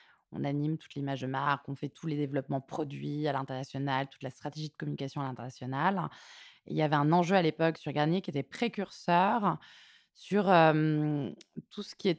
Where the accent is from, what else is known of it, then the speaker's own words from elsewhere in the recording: Martignas-sur-Jalles, Nouvelle-Aquitaine, France; also born or lived in Toulouse; Non, je n'ai pas grandi à Paris. Je suis née à Toulouse et j'ai grandi à côté de Bordeaux, à Martignas-sur-Jalles. C'est, tu sais, vraiment ces petites communes, un peu avec des maisons des lotissements, quoi, à une demi-heure de Bordeaux.